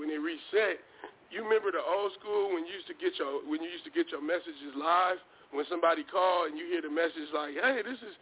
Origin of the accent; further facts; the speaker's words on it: Oakland, California, United States; And then growing up in Oakland, you know, you're seeing